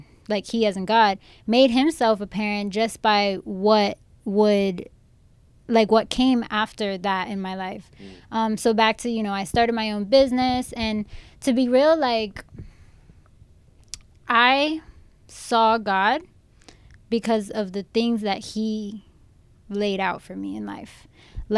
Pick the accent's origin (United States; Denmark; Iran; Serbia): United States; Lakeland; Yeah. So I'm from Lakeland originally.